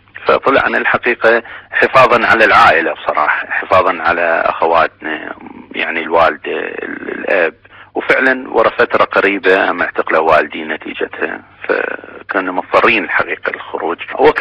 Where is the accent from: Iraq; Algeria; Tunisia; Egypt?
Iraq; moved away as an adult; now in United Kingdom; أنا خرجت من العراق سنة 80 بعد ما دخلت السجن سنة 79، خرجت من السجن سنة 80 فانتقلت إلى بريطانيا كطالب سنة 81، درست التصميم.